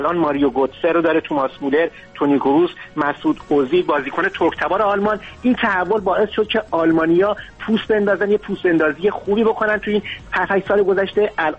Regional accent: Iran; خب همه ما ایرانی هستیم دوست داریم ایران واقعا اونجا شگفتی ساز باشه.

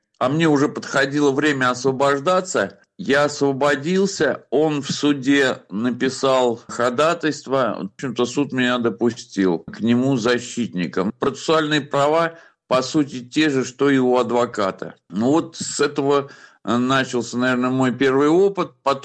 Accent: Saratov, Saratov Oblast, Russia; Ну и все, я вернулся из Оренбурга опять туда, к себе в Саратов

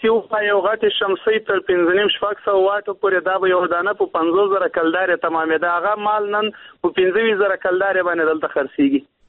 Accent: Afghanistan; now in Pakistan; په پاکستان کې موږ مېشت افغانان یو د مهاجرت ځوان

